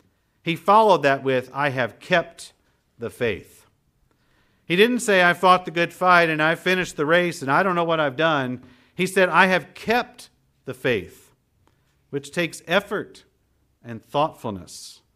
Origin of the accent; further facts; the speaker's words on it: Kentucky, United States; I was from Kentucky.